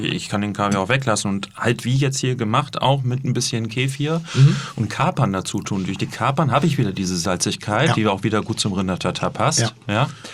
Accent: North Rhine-Westphalia, Germany; Grünkohl kennen wir auch aus dem Ruhrgebiet, wo ich herkomme.

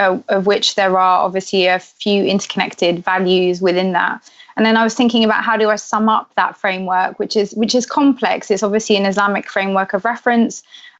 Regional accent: London, United Kingdom; I was born in Camden in London. I grew up in at the heart of multicultural London, at the height of multiculturalism

